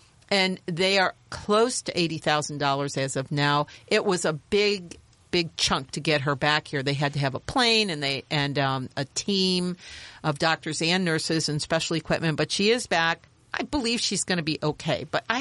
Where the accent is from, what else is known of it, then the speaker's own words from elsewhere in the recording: Cincinnati, Ohio, United States; I get to go back to my hometown. You know, I was raised in Cincinnati.